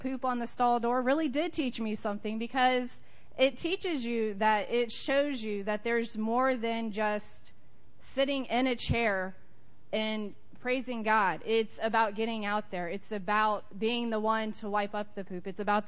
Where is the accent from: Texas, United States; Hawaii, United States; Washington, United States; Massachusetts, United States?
Texas, United States; moved away; So a couple years ago, I'm originally from Texas, so a few years ago, I moved up here right after I did an internship at our church in Texas.